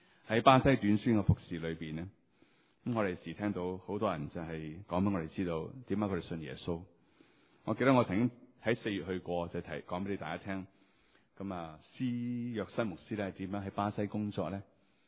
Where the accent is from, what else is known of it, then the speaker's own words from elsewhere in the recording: Hong Kong; 咁我哋香港人就好中意嘅。